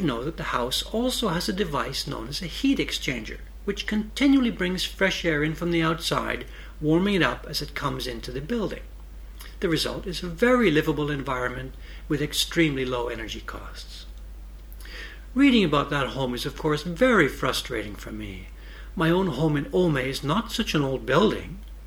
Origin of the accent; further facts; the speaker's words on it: Canada; now in Tokyo, Japan; I'm indoors in a modern Japanese home, and it's freezing in here. When I meet people for the first time, and they learn that I am from Canada